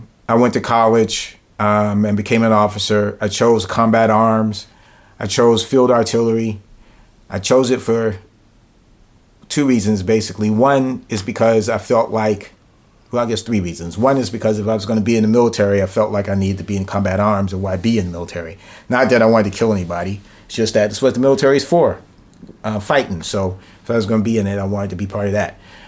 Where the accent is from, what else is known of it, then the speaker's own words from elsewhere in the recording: Fayetteville, North Carolina, United States; also born or lived in Virginia; I'm from Fayetteville, North Carolina, where Fort Bragg's located. So I grew up around the military most of my life. We moved to Virginia, but we moved near Fort Lee, so I still was around the military. Then we moved back to North Carolina.